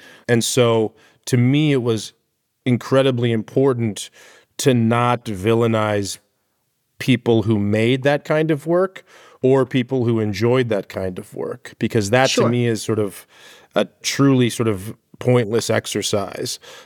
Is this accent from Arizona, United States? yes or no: yes; Arizona, United States; I'm from Arizona. And I have a lot of Mexican friends from Arizona